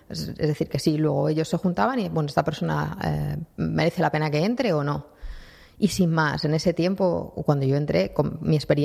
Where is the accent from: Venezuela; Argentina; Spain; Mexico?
Spain; Madrid, Community of Madrid; Soy madrileña, sí. Por eso aprovecho y pido disculpas por la entrevista en castellano, entiendo, pero no soy capaz de hablar catalá todavía.